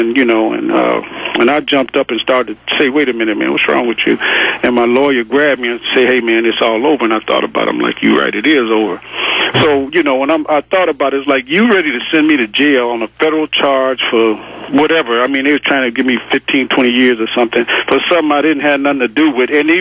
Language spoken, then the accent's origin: English; Detroit, Michigan, United States; As a youngster, I grew up in Detroit, and you know, Detroit is a racist city, and you know, we lived across. When we finally did move off the east side and move to the west side